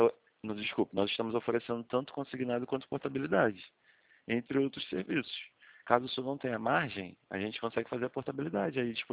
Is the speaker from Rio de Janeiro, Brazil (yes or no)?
yes; Rio de Janeiro, Brazil; Eu sou aqui do centro, do Rio de Janeiro.